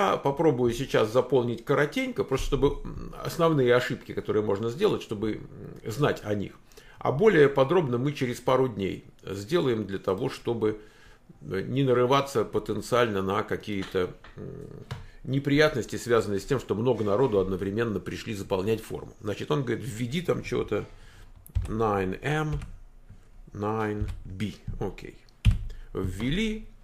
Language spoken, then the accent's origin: Russian; Moscow, Russia; born there; Значит, ну я конкретно родился в Москве, то есть я могу просто написать Москва.